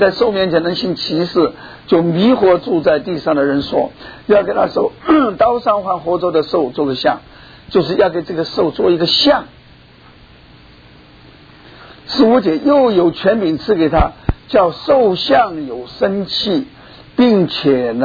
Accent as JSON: {"language": "Chinese", "country": "China", "said": "我们从大陆来的"}